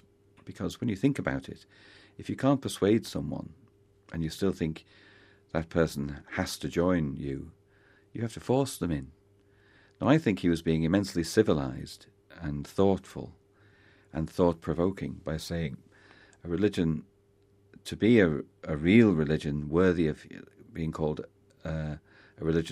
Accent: United Kingdom; like me as a British person, finds it instinctively difficult to speak about culture

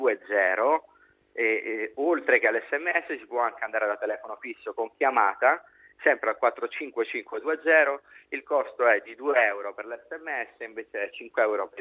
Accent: Rome, Lazio, Italy; now in Veneto, Italy; io sono romano, non li conoscevo, arrivato qui in Veneto me ne sono innamorato

